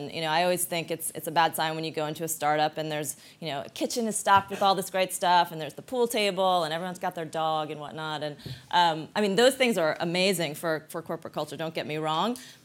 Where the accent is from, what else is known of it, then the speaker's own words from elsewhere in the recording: New York, United States; now in San Francisco, United States; I live in San Francisco mostly. I'm from New York, and I spend a lot of time in London.